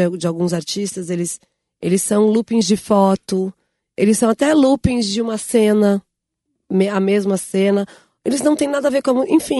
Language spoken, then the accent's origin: Portuguese; São Paulo, Brazil; eu falei, cara, eu sou de São Paulo.